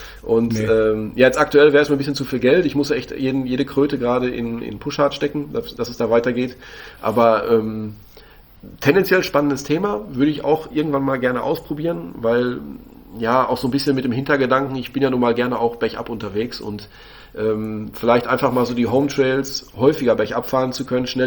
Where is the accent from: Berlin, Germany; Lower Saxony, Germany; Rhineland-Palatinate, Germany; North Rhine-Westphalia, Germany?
North Rhine-Westphalia, Germany; Lünen; born there; now in Bamberg, Germany; Jetzt wohne ich am Bamberg, aber meine Geburtsstadt ist Lünen, und da bin ich halt so als kleiner Pfropfen so meine Cross-Country-Touren gefahren.